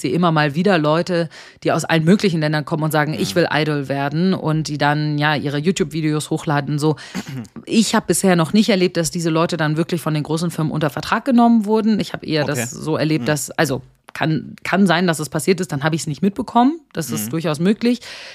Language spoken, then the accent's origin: German; Germany; da kann ich natürlich als Deutsche nur mutmaßen.